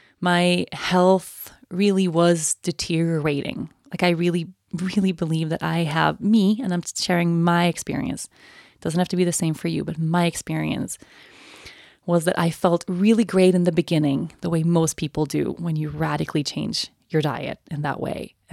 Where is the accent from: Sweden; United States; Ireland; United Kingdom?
Sweden; moved away as an adult; becoming vegan was one of the first changes I made when I turned 18 and I moved away from Sweden.